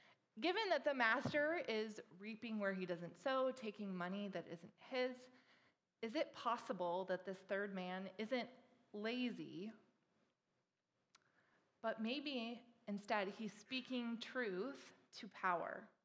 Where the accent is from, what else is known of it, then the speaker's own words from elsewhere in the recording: Fresno, California, United States; Most of you know that I'm originally from Fresno, and you may not know that Fresno, California, has the second highest concentrated poverty in the United States.